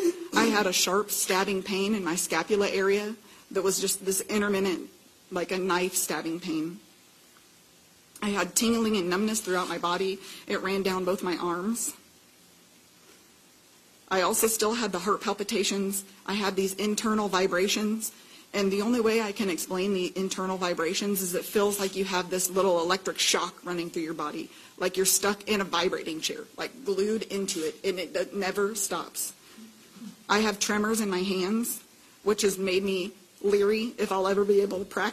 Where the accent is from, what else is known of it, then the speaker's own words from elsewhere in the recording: Missouri, United States; I'm from Missouri.